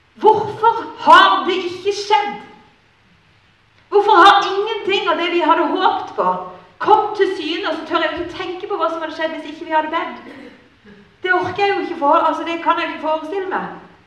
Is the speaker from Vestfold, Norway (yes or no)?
no; Lista, Agder, Norway; var hjemme på Lista I sommer hjemme hos mamma og pappa.